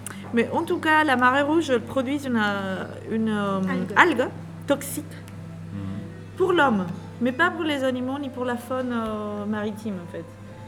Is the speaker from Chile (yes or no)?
yes; Santiago, Santiago Metropolitan, Chile; Et Chili, Santiago du Chili.